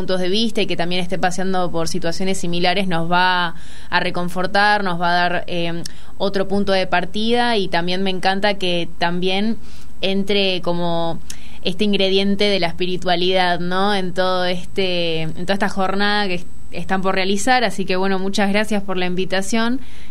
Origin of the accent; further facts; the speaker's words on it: Misiones, Argentina; tengo 22 años, soy de Misiones